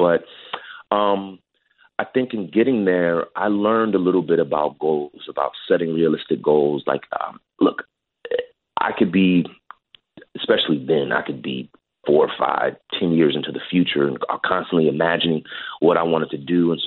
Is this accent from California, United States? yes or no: yes; California, United States; racially diverse school in California when I was in high school, if I'm not mistaken. And so for me, I grew up around Samoan kids, Filipino kids, obviously black kids, white kids, you know, Asian, Latino.